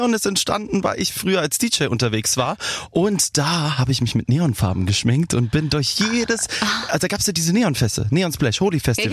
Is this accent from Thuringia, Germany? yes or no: yes; Nordhausen, Thuringia, Germany; In Nordhausen.